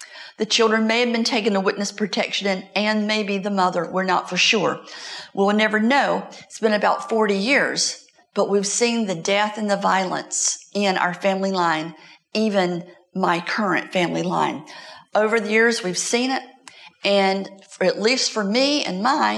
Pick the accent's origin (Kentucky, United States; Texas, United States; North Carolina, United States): North Carolina, United States; Fayetteville; If you go back to my hometown in Fayetteville, North Carolina